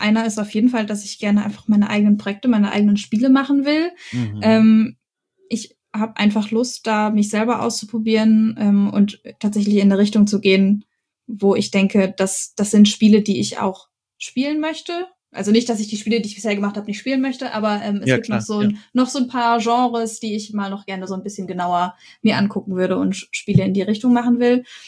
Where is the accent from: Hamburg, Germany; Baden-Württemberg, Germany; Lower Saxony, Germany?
Lower Saxony, Germany; moved away as an adult; Ich komme ja auch nicht von hier. Ich komme aus Niedersachsen und bin zum Studieren hier runtergezogen